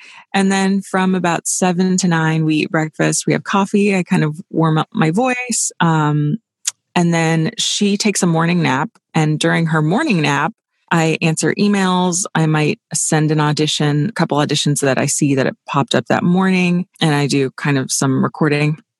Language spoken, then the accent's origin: English; California, United States; No, I'm from California.